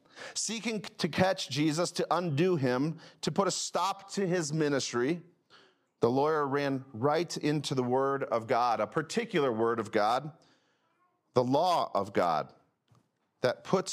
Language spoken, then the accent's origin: English; Indiana, United States; growing up in Northeast Indiana.